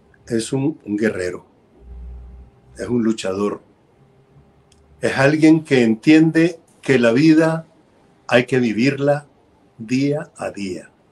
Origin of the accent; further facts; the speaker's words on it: Somoto, Madriz, Nicaragua; Hasta Somoto, que es mi pueblo